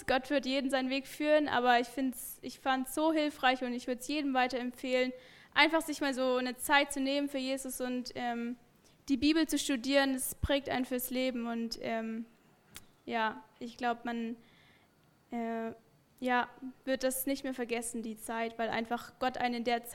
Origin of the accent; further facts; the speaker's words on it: Echterdingen, Baden-Württemberg, Germany; Ich komme hier 10 Minuten von hier aus Echterding.